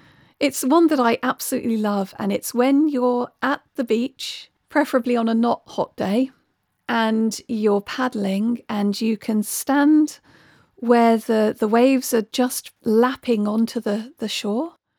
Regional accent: South West England, United Kingdom; I grew up in Cornwall. I was born in Cornwall.

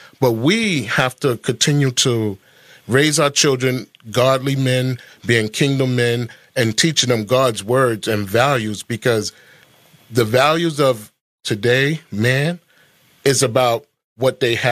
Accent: Bronx, New York, United States; I'm from New York. I grew up in that, what we call the melting pot of New York. I grew up in the northeast side of the Bronx. In the projects, it was really rough.

